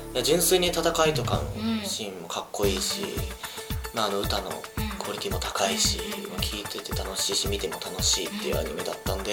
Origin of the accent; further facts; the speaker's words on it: Kyoto, Japan; now in Tokyo, Japan; 東京に出てきた、まあ、京都出身なんですけど、はい、東京に出てきたっていうのはやっぱあのジュノンボーイのがきっかけで出てくることになったんですけど、